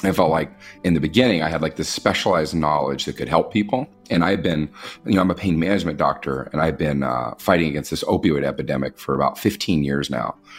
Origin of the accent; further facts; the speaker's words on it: Kentucky, United States; I grew up in the South in Kentucky, and I grew up a Republican, and I grew up a Protestant Christian.